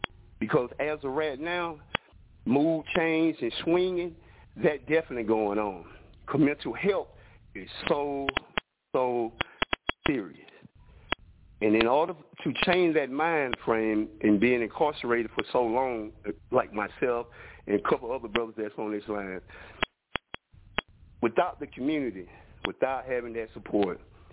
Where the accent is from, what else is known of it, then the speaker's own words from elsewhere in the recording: Cordele, Georgia, United States; I am from Cordele, Georgia.